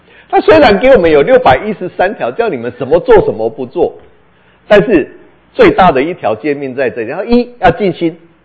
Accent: Taiwan; 从小我们就在台湾长大的

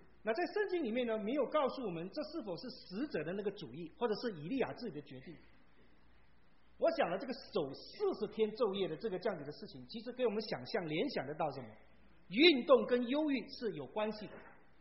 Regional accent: Malaysia; now in United States; 那我咱们在马来西亚长大，我们都是一早起来就是在路边就有那个面摊哈

